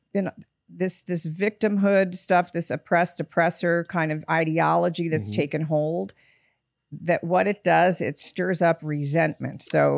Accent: Cleveland, Ohio, United States; Cleveland.

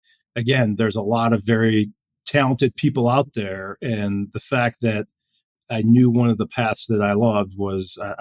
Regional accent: Cleveland, Ohio, United States; So, you know, first of all, I grew up in Cleveland, Ohio, and I have the affliction of being a diehard Cleveland sports fan.

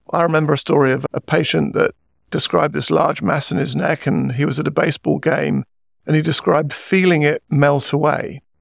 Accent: United Kingdom; I grew up in the UK.

